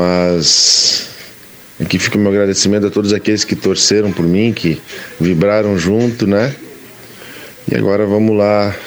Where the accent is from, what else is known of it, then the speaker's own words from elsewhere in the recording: São Leopoldo, Rio Grande do Sul, Brazil; now in Porto Alegre, Brazil; É isso aí, sou nascido, criado em São Leopoldo até uma certa idade, depois de São Leopoldo para Porto Alegre, lá para Azenha, onde fiquei em torno de quase 8 anos morando no Estádio Olímpico, lá dentro mesmo, né?